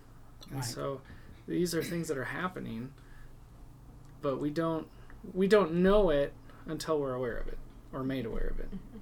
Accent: Iowa, United States; I grew up in Northwest Iowa, a little small farming community, 99% white.

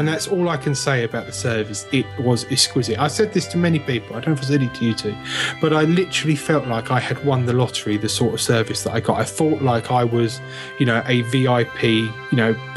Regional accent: East of England, United Kingdom; I'm actually from Essex.

